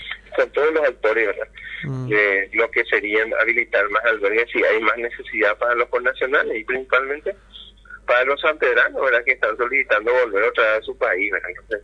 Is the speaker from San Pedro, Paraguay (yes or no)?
yes; San Pedro, Paraguay; que somos paraguayos, ¿verdad?, y en este caso sanpedranos.